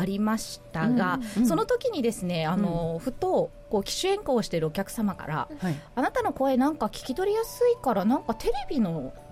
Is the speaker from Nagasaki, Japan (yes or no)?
yes; Ōmura, Nagasaki, Japan; also born or lived in Yamaguchi; 山口県にいた時がありました。で、地元に帰ってきて